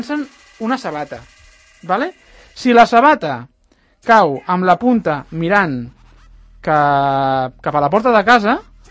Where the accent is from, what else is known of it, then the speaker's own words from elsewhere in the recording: Catalonia, Spain; som catalans